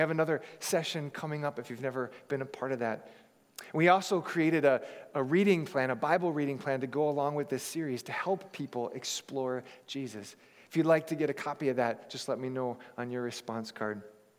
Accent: Hawaii, United States; I was bullied a lot as a child because I didn't look like the kids I grew up with in Hawaii.

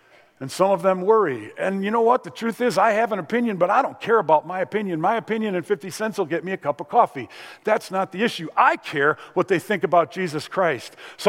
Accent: United States; But here's what I'll tell you as an American.

